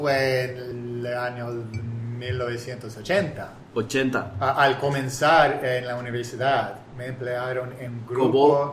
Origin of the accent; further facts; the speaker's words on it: Utah, United States; Spanish is a second language; also born or lived in California; Sí, nací en California, pero me criaron en Utah.